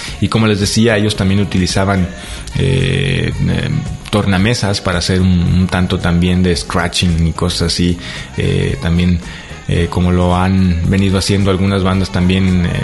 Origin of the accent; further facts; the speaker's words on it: Mexico; soy un mexicano